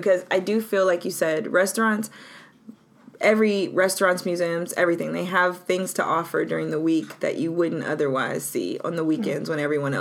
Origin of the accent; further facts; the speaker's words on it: Houston, Texas, United States; now in New York, United States; taking us to see major things growing up in Houston that Houstonians a lot of times forget or don't see.